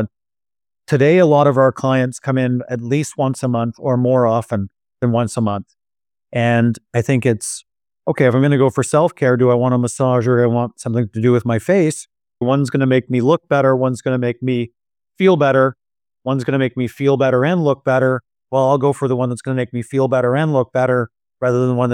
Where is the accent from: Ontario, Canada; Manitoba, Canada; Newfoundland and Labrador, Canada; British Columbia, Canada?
Ontario, Canada; Ottawa; I did not grow up in a family where wealth was discussed. I grew up in Ottawa, Canada.